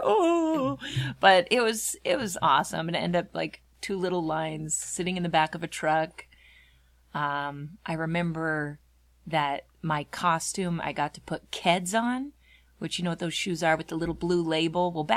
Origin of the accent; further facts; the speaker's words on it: White Center, Washington, United States; No, my mom was a single mom. It was me and my sister, and we were born and raised in White Center.